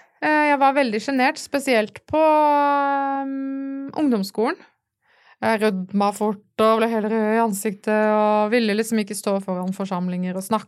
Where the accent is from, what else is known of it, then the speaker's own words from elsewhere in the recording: Stavanger, Rogaland, Norway; born there; also born or lived in Tromsø / Bergen / Rjukan / Horten; Vi flyttet en del, for pappa var militær. Så jeg er født I Stavanger. Og så har vi bodd I Tromsø og I Bergen, og så på Rjukan, og så til Horten før vi på en måte ble bosatt der da.